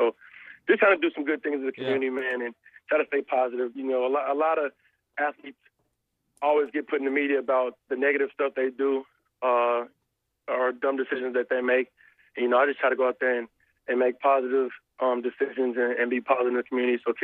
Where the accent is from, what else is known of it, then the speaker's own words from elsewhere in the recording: Arkansas, United States; I was raised in Northwest Arkansas, so I try to do as much as I can in the community.